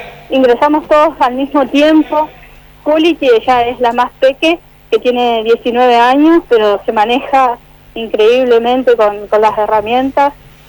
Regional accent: Santa Elena, Entre Ríos, Argentina; now in Paraná, Argentina; Soy de Santa Elena, pero hace mucho tiempo que no estoy viviendo ahí. Hace un año que estoy viviendo acá en Paraná. Tengo 28 años

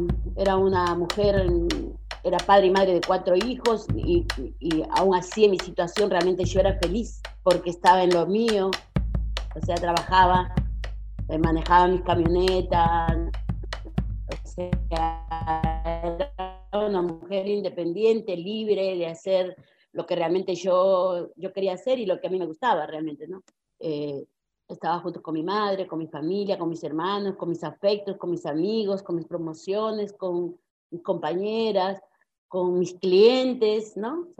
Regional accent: Cajabamba, Cajamarca, Peru; moved away as an adult; yo soy del departamento de Cajamarca, de la provincia de Cajabamba, de la Sierra Norte del Perú

